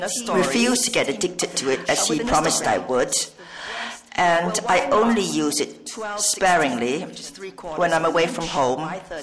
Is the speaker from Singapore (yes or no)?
yes; Singapore; I'm from Singapore, and I much prefer fans.